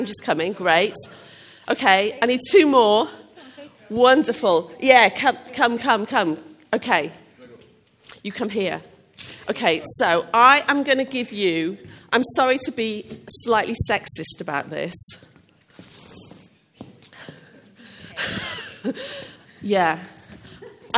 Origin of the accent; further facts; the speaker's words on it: Wales, United Kingdom; I'm Welsh. I'm so glad I'm Welsh